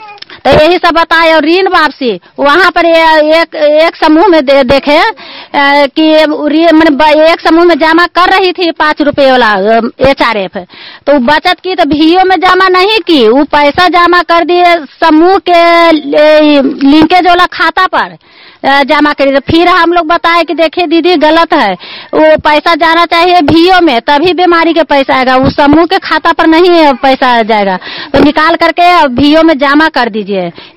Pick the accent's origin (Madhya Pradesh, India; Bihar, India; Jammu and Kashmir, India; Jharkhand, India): Bihar, India; Badi Ghosi; कावा पंचायत ग्राम बड़ी घोसी के रहने वाली हूँ, हिलसा प्रखंड के रहने वाली हूँ।